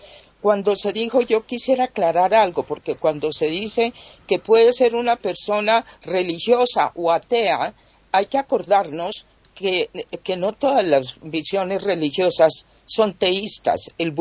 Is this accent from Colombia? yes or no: yes; Colombia; en mi país, que es Colombia